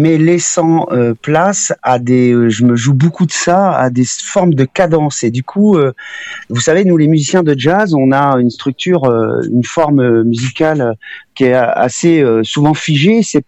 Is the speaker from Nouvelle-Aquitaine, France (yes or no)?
no; Normandy, France; Alors, je suis pas breton, je suis originaire de Normandie, et plus précisément des plages du débarquement, tout ça. Donc, j'ai toujours besoin d'être à proximité de l'eau et de la mer.